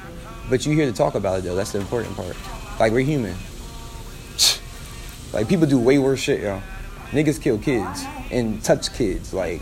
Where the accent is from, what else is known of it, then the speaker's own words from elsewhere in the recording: Philadelphia, Pennsylvania, United States; I mean, I'm from Philly, so there's a lot of rappers.